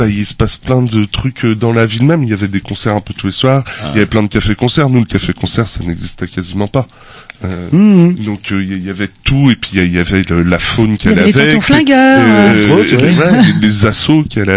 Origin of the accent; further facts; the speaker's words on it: Grand Est, France; Moi, je suis du Grand Est. C'est une région qui s'appelle le Grand Est.